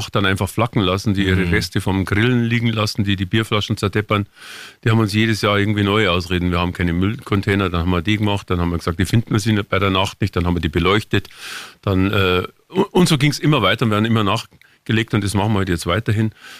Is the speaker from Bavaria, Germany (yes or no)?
yes; Munich, Bavaria, Germany; Also als Münchner und kann ich jetzt nicht nur Juhu schreien.